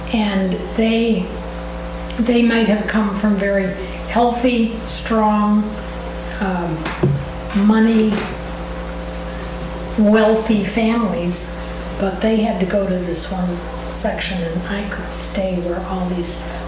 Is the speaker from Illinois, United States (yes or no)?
yes; Illinois, United States; from Illinois, and I'm Irish. But really didn't know anything about my cultural background